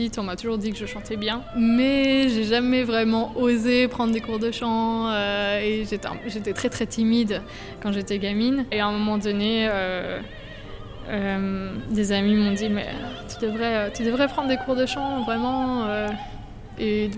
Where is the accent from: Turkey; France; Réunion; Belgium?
Belgium; C'est quelque chose d'assez spécial en tant que Belge de pouvoir participer